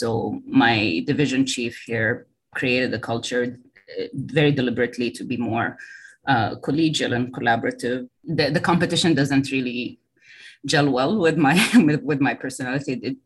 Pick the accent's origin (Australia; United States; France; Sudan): Sudan; born there; I am an African researcher. I was born in Sudan. I still carry a Sudanese passport, but Sudan has not been my lived experience. I haven't lived there myself.